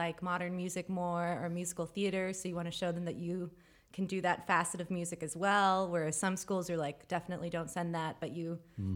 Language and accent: English; Florida, United States; Yes, I'm from Florida.